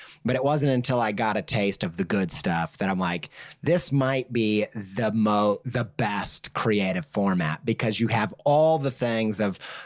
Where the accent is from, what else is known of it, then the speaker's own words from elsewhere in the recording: Midwest, United States; you know, I grew up in the Midwest, uncultured